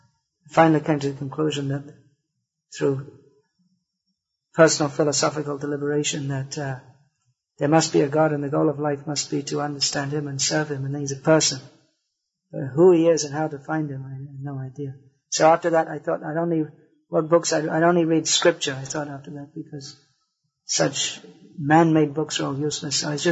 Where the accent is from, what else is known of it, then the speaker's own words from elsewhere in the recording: England, United Kingdom; No, my mother's from Ireland, my father's from England. I was born and brought up in England.